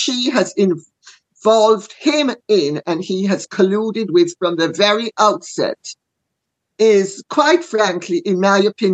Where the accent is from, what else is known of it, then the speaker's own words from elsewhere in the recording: Jamaica; And being Jamaican, I have an insight into the gradations of color and the complexities of color that the average English or American white person wouldn't.